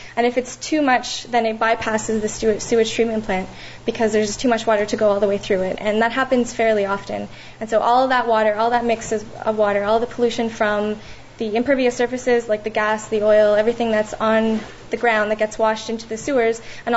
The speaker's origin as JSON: {"language": "English", "region": "Ontario", "country": "Canada", "lives_now": "Vancouver, Canada", "said": "I come from Ontario. I just moved out here about 6 months ago to try and be a part of this wonderful green movement that Vancouver is so well known for."}